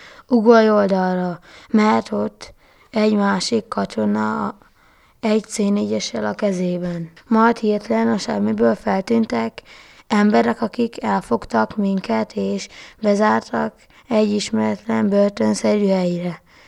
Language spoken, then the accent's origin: Hungarian; Debrecen, Hajdú-Bihar, Hungary; Debreceni vagyok.